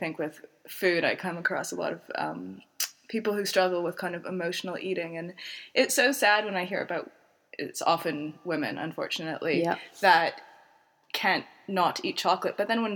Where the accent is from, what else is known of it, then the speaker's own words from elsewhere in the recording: Montreal, Quebec, Canada; also born or lived in Halifax; I'm originally from Montreal, Canada, from the English part, not the French.